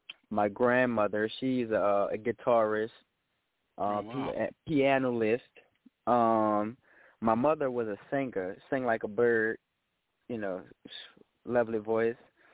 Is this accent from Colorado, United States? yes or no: no; New Orleans, Louisiana, United States; New Orleans, Louisiana, born and raised.